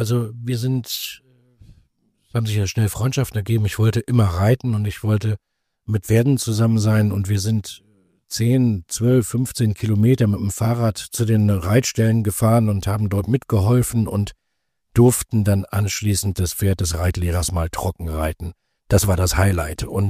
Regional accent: Berlin, Germany; born there; Ich bin in Berlin geboren.

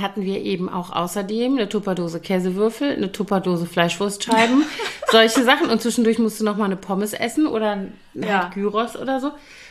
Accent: Koblenz, Rhineland-Palatinate, Germany; also in Koblenz, meiner Heimatstadt

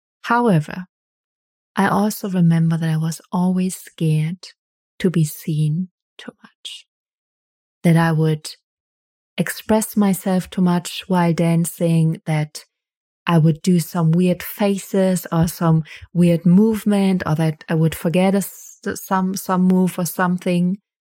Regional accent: Germany; English is a second language; Like even in Germany, I grew up in Germany.

